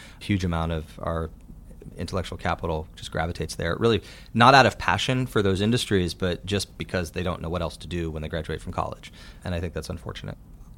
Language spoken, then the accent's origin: English; Manhattan, New York, United States; So I grew up here in Manhattan through fifth grade.